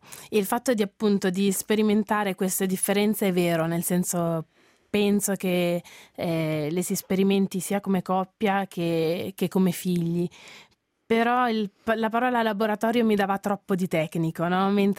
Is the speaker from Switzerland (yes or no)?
yes; Switzerland; io sono svizzera, sono nata qui, cresciuta